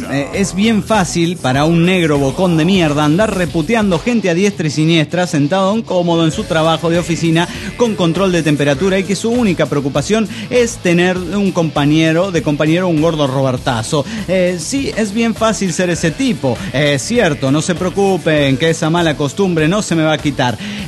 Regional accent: Ensenada, Baja California, Mexico; de Ensenada Baja, Califas, México.

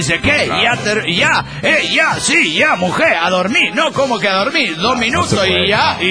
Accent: Bilbao, Basque Country, Spain; de Bilbao, en el Euskadi.

